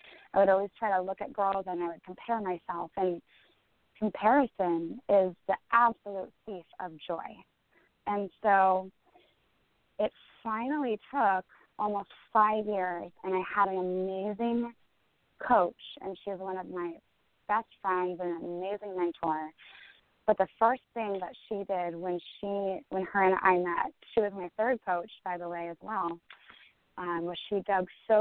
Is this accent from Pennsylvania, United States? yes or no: no; Seattle, Washington, United States; So it will be held in Seattle, Washington, my hometown this year.